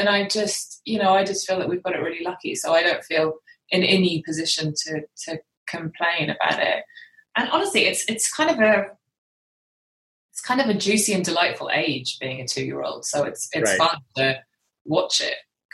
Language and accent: English; United Kingdom; accent: British; I think because of my accent, because I'm the anomaly in my family. I'm the one with the British accent.